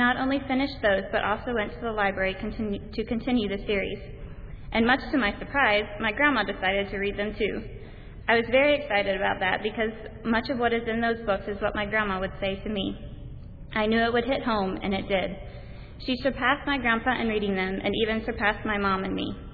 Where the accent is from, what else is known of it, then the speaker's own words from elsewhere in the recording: Lorton, Virginia, United States; I'm a junior nursing major, and I'm from Lorton, Virginia.